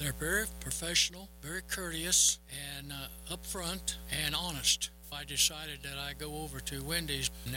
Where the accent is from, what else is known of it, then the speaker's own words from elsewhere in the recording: Arapahoe, Oklahoma, United States; from Arapahoe, Oklahoma.